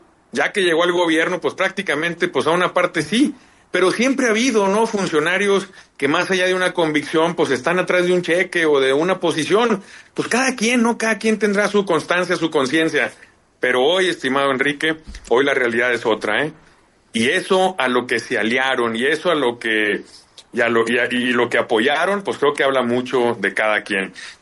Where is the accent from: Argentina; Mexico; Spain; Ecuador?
Mexico; Sinaloa; A ver, yo soy sinaloense, tengo hijos sinaloenses, soy hijo de padre y madre sinaloense.